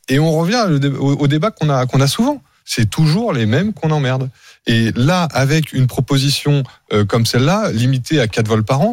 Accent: France; Non, moi je suis français.

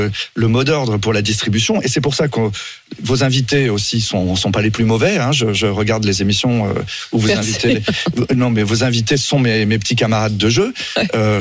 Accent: Brittany, France; je suis breton

